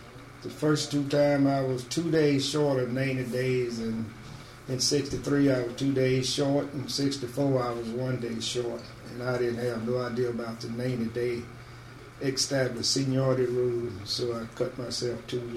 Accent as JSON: {"language": "English", "region": "Mississippi", "country": "United States", "tie": "born there", "lives_now": "Michigan, United States", "said": "I was born in Hulcom, Mississippi."}